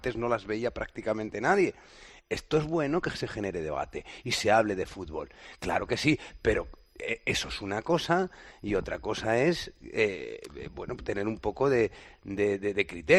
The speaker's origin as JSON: {"language": "Spanish", "country": "Spain", "said": "como latinos que somos y como españoles y españolas que somos"}